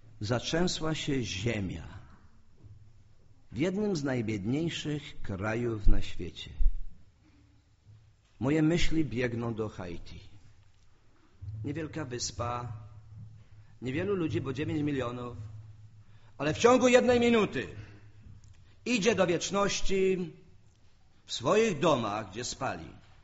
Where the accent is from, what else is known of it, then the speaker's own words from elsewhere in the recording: Oświęcim, Lesser Poland, Poland; Ja z Oświęcimia pochodzę.